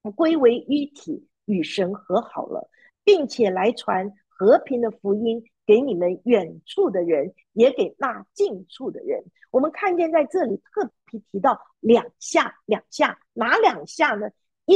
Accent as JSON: {"language": "Chinese", "country": "China", "lives_now": "United States", "said": "我们跟他们说我们是中国人，我们现在住在美国"}